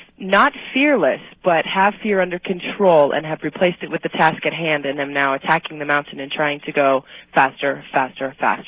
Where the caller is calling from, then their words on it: Park City, Utah, United States; Park City, Utah.